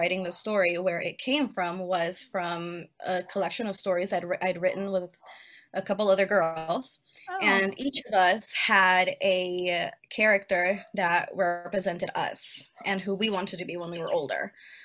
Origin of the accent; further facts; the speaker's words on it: Peru; now in United States; So obviously I've lived in the US most of my life, but I'm from Peru.